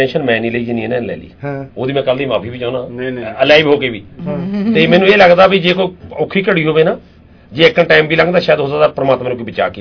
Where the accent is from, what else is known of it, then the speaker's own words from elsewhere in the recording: Punjab, India; ਜਿਹੜੀਆਂ ਪੁਰਾਣੀਆਂ ਸਾਡੀਆਂ ਮਾਈਆਂ ਸਾਡੇ ਬਜ਼ੁਰਗ ਨੇ ਅੱਜ ਵੀ ਉਹਨੂੰ ਨਮਸਕਾਰ ਕਰਕੇ ਲੰਘਦੇ ਉਹ ਮੇਰਾ ਪਿੰਡ ਹੈ